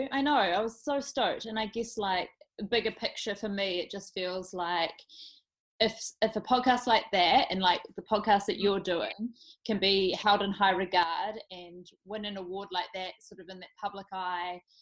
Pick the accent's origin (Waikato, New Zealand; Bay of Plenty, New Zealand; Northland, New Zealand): Bay of Plenty, New Zealand; Opotiki; So I grew up in Opotiki, was kind of my grounding, my childhood in the East Coast. And that gave me a very grounded, humble upbringing with my mum, solo mother.